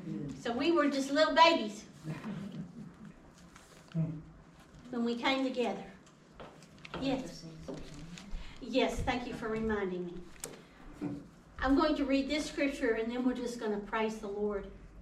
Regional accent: Texas, United States; I'm from West Texas, so sometimes I'm not sure.

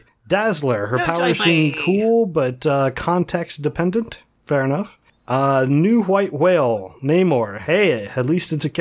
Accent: East of England, United Kingdom; Although I grew up in Bedfordshire, and technically I never had one while I was there

